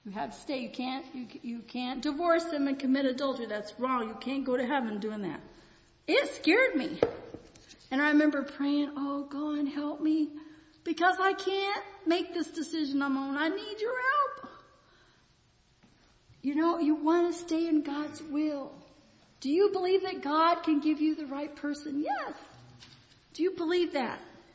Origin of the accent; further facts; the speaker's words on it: Michigan, United States; also born or lived in Virginia; now in Oklahoma, United States; Well, I was born in Virginia, raised in Michigan, but now I'm Oklahoman. Been here longer than anywhere.